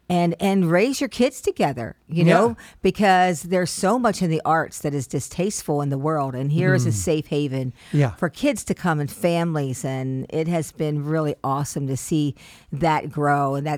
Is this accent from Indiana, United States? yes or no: yes; Indiana, United States; because I was raised in Indiana in a very, very conservative home.